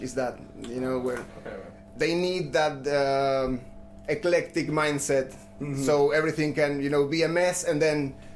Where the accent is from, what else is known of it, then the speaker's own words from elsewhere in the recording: Argentina; English is a second language; now in Denmark; And … and me are from Argentina.